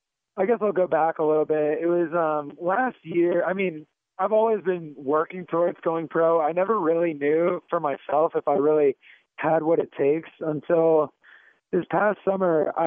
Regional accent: Lancaster, Pennsylvania, United States; Lancaster, Pennsylvania, yes, sir.

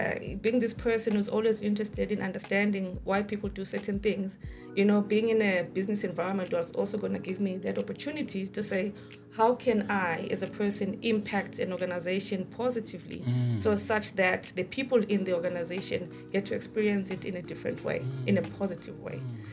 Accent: Newcastle, KwaZulu-Natal, South Africa; Well, I actually come from Newcastle. It's a small town in KZN.

